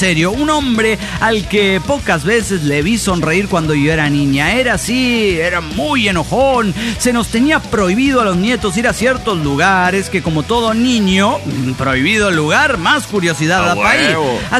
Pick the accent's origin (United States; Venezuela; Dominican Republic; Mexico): Venezuela; Turmero, Aragua; de Turmero, Venezuela, chingándose una arepa